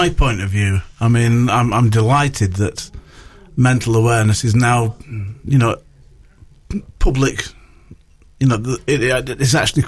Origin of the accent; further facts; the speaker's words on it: Bradford, Yorkshire and the Humber, United Kingdom; also born or lived in Leeds; I come from Bradford. I lived in Leeds for 2 years with my cousins from the age of 3 to the age of 5